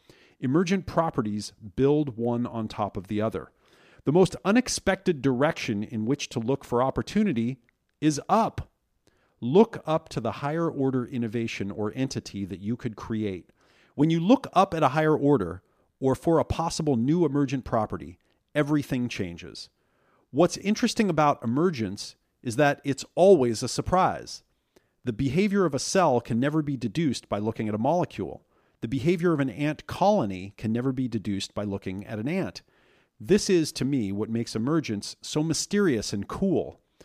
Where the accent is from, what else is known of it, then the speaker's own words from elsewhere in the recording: Oregon, United States; a track and field coach from my home state of Oregon